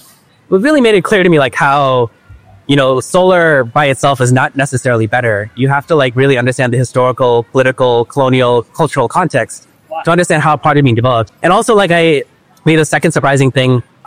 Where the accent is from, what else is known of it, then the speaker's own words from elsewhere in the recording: United States; as an American who grew up in a very well-off family and like had a lot of opportunities, like I've been in a privileged position.